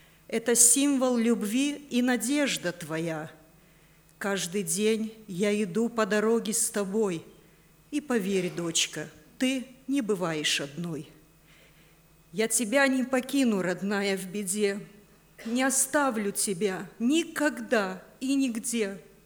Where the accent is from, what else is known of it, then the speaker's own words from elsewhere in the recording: Vilnius, Vilnius County, Lithuania; мне 49 лет, я из Вильнюса. Родилась я в простой семье простых рабочих.